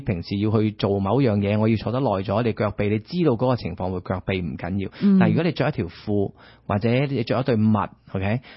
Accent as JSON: {"language": "Cantonese", "country": "China", "said": "我哋中國人大部分都係有扁平足。"}